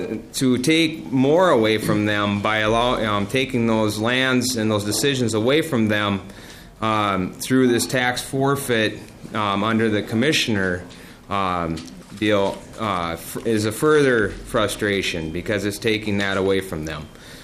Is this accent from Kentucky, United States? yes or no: no; Minnesota, United States; I'm from Clearwater County. I'm the land commissioner there, the headwaters of the Mississippi River.